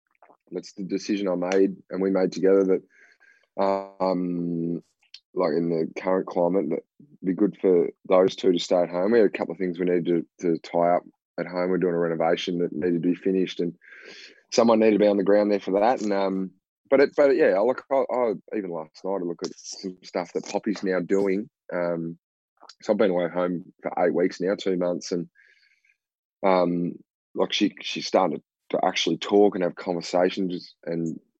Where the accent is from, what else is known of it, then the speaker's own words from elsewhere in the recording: Tasmania, Australia; we're both from Tasmania.